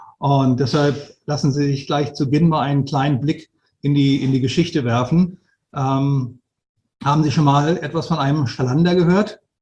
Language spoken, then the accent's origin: German; Flensburg, Schleswig-Holstein, Germany; ich bin 53 Jahre alt, bin gebürtiger Flensburger, komme aus dem hohen Norden.